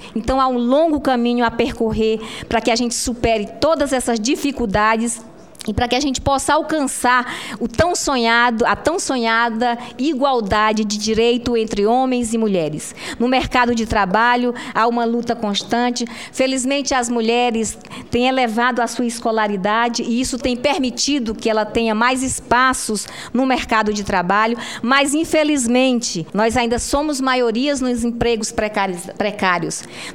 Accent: Roraima, Brazil; Nós somos de Roraima, sabemos das dificuldades do interior da região amazônica como um todo

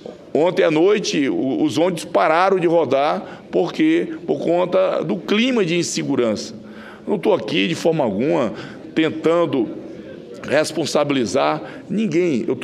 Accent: Acre, Brazil; Não, eu estou falando do Acre, estado onde nasci e me criei

